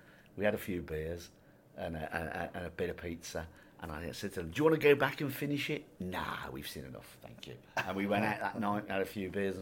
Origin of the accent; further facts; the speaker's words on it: England, United Kingdom; So I said, I'm English, you know. I'm just going home.